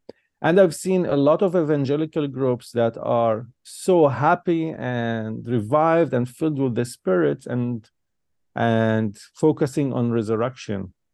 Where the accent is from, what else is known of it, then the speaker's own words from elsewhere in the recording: Jerusalem, Jerusalem District, Israel; As we said, I'm from Israel, from Jerusalem, and I belong to the Maronite community. And I was born and raised inside the Christian quarter.